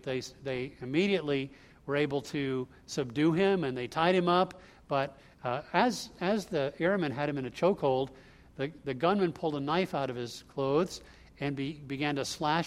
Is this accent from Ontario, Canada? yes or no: no; Vancouver, British Columbia, Canada; I'm from Vancouver, eh?